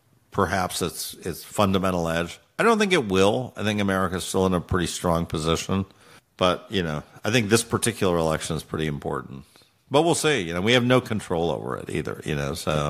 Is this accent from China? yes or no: no; France; I grew up in France.